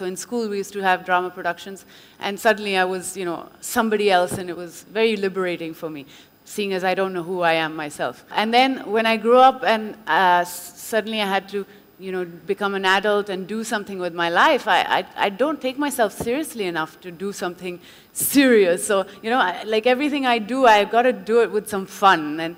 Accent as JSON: {"language": "English", "country": "India", "tie": "born or raised there", "said": "As you know, I was born in South India. My parents are both French, but I grew up all my life in India, lived here all my life."}